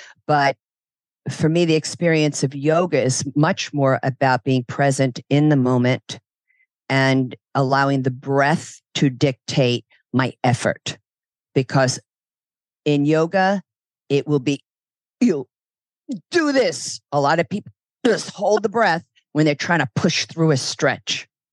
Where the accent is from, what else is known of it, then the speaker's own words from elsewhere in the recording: Brooklyn, New York, United States; And I'm American Italian. I'm from Brooklyn.